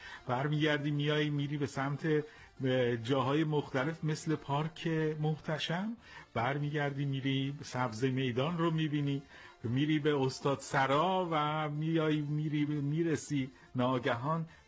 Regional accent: Rasht, Gilan, Iran; از رشتم بگم. بله، رشت مرکز استان گیلان، شهری قدیمی است که میان دو رود واقع شده. قبلاً ها در گذشته های دور قریه‌ای بوده در میان این دو رود، ولی الان دیگه شهر خیلی بزرگی شده و به نوعی یک کلان شهره.

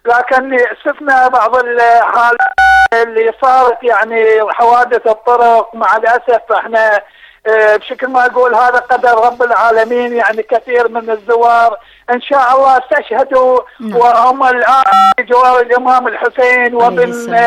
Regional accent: Kut, Wasit, Iraq; طبعا من محافظة واسط الكوت.

